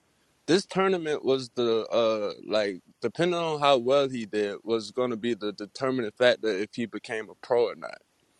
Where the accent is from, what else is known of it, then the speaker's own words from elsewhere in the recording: Florida, United States; I don't want to talk. I'm from Florida.